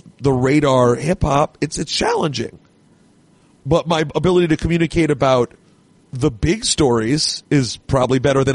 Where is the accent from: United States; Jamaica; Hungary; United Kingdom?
Jamaica; I'm Jamaican.